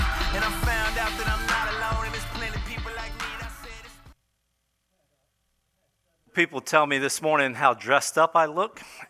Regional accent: Delaware, United States; I grew up in a small town in southern Delaware.

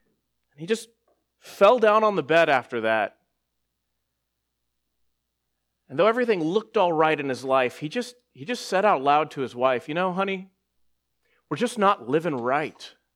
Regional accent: Texas, United States; so you might not have heard that before, that I'm from Texas.

